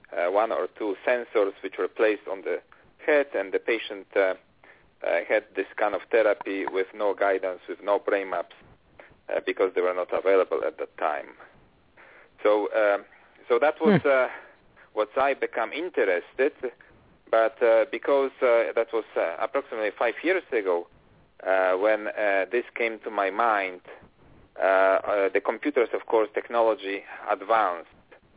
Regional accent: Poland; English is a second language; moved away as an adult; also born or lived in Germany / Italy; now in United States; I'm from Europe, specifically from Poland. And before I came to this country 25 years ago, I used to work for different universities in Germany, Italy, and Poland.

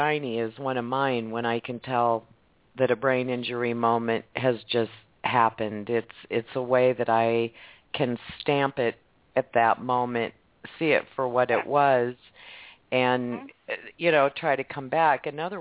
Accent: Midwest, United States; I mean, you're right, I'm from the Midwest too.

